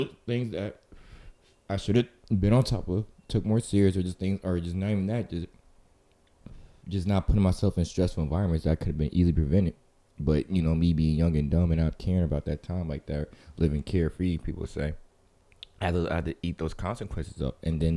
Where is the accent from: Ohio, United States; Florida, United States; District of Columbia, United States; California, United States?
Florida, United States; Some people play ball outside, you know, especially growing up in Florida.